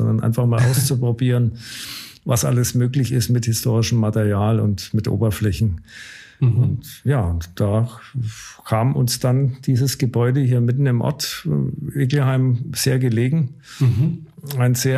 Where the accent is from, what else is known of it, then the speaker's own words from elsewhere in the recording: Erlangen, Bavaria, Germany; Ich komme ursprünglich aus Erlangen und bin dann zugezogen